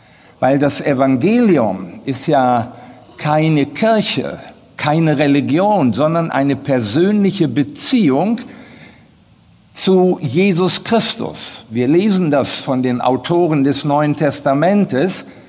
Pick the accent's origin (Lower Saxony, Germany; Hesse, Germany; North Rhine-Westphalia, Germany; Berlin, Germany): North Rhine-Westphalia, Germany; Recklinghausen; Ich bin gebürtiger Recklinghäuser und freue mich heute hier zu sein.